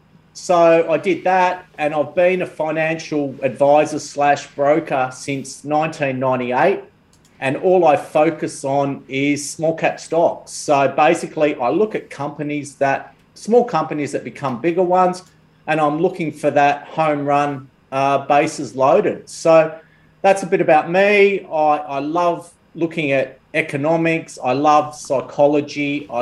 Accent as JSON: {"language": "English", "town": "Perth", "region": "Western Australia", "country": "Australia", "said": "I'm from Perth, which Barnaby Joyce refers to as North Korea."}